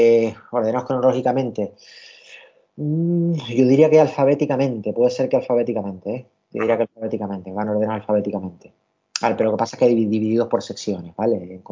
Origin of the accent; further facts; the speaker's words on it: Canary Islands, Spain; soy de Tenerife y aquí el transporte siempre tarda el doble que cualquier zona de la península